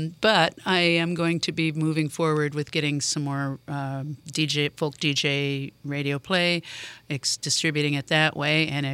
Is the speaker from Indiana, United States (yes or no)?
yes; Gary, Indiana, United States; I am born and raised in Gary and still live in Gary.